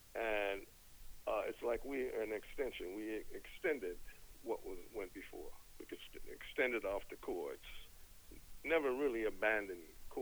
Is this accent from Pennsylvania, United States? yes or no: yes; Philadelphia, Pennsylvania, United States; now in New York, United States; But I didn't grow up in New York. I grew up in Philly, in Philly area.